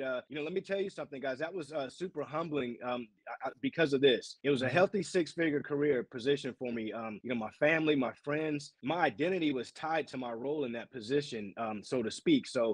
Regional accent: North Carolina, United States; born there; also born or lived in Brooklyn, United States / Washington, D.C., United States / Los Angeles, United States / Japan; I'm from a military family. I was born in North Carolina, lived in Brooklyn, New York, Washington, D.C., Los Angeles, Japan, Arizona.

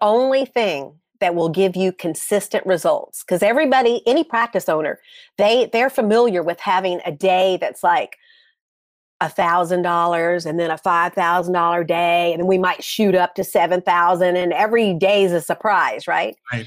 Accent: the South, United States; You know, I'm from the South, and we enjoy cooking and entertaining, right?

